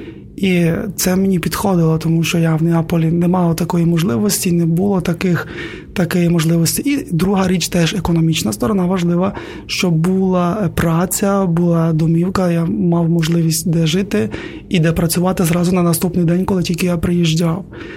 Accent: Ternopil, Ternopil Oblast, Ukraine; Я народився в місті Тернополі, зростав, можна сказати, у християнській сім'ї, в християнських цінностях.

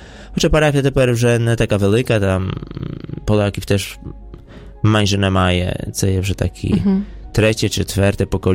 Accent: Poland; А я знаю польську мову, бо я з Польщі

